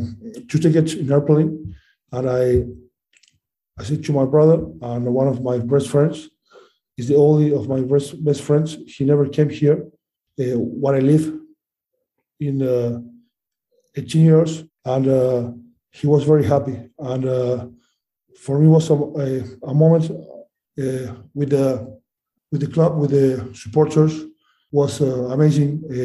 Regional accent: Uruguay; English is a second language; I came from Uruguay. Uruguay is a country, 3 million of people in Uruguay.

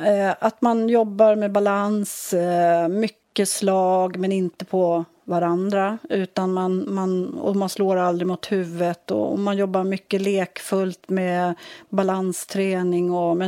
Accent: Stockholm, Stockholm County, Sweden; now in Höglint, Sweden; Nej, jag är från Stockholm, ja. Hässelby.

